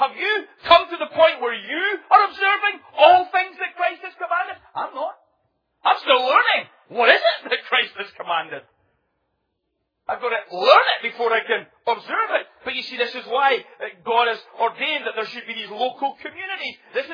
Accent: Scotland, United Kingdom; now in Sacramento, United States; I never realized as I would move in there as a Scotsman

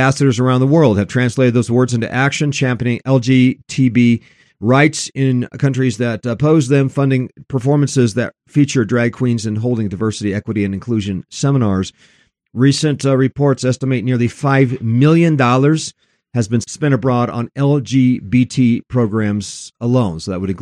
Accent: Elizabeth, Colorado, United States; out here in my hometown, Elizabeth, Colorado.

